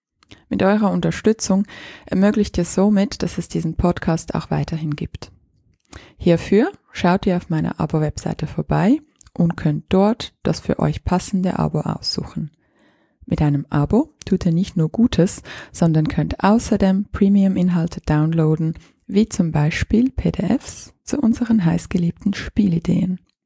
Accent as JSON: {"language": "German", "country": "Ukraine", "said": "Ich bin ja aus der Ukraine"}